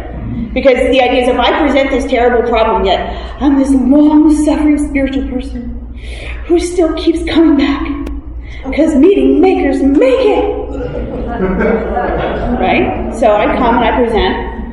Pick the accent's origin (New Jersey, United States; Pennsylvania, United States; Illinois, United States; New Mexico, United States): New Jersey, United States; Montclair; And what's really weird is, you know, I grew up in Montclair, New Jersey.